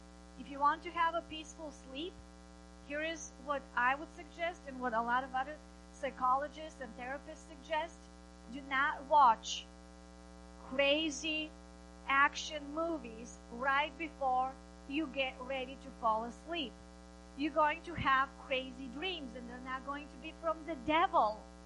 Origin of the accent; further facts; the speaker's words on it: Bulgaria; now in United States; So when I was growing up in Bulgaria, I had the belief that I was shy, that I was insecure, and I come from a very broken country full of shame that shames everybody else. I come here